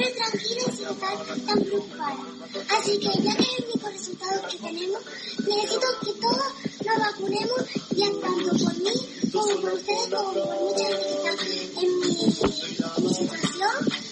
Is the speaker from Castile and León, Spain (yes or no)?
no; Lanzarote, Canary Islands, Spain; soy de Lanzarote y tengo 12 años.